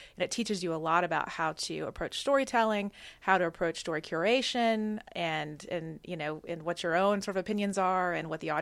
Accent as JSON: {"language": "English", "town": "Atlanta", "region": "Georgia", "country": "United States", "tie": "born or raised there", "lives_now": "New York City, United States", "said": "So I grew up here in Atlanta. Mm-hmm. And when I was deciding where to go to college, I knew I wanted to live in New York City."}